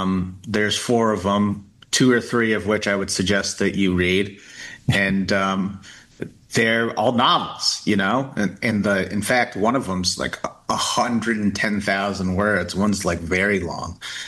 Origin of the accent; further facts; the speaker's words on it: Philadelphia, Pennsylvania, United States; And I'm like, because I grew up in Philadelphia.